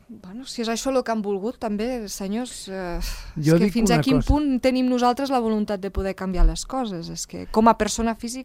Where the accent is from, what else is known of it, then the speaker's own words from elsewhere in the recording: Andorra; arriben aquestes dates, ara que arriba la Puríssima, i els que som d'Andorra...